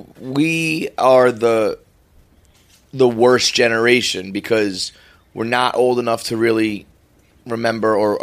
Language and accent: English; New York City, New York, United States; I mean, I grew up in the Bronx as a Mets fan, so I was behind enemy lines my whole life.